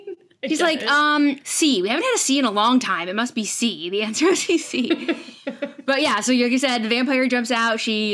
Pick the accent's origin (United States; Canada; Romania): United States; Ohio; So generally, I grew up in Ohio.